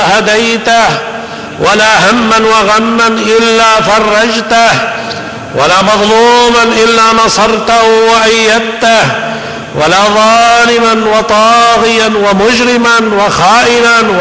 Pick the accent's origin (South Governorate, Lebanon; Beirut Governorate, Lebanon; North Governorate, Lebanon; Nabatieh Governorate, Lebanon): North Governorate, Lebanon; Tripoli; كثير جراحين عندنا في طرابلس والشمال ليسوا ماهرين